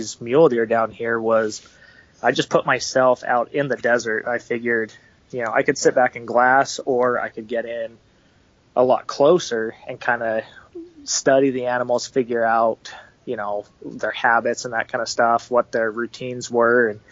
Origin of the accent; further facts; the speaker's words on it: Utah, United States; now in Phoenix, United States; I grew up in Utah, so hunting up there, you know, my backyard, we always had mule deer and animals back there. But moving down to Phoenix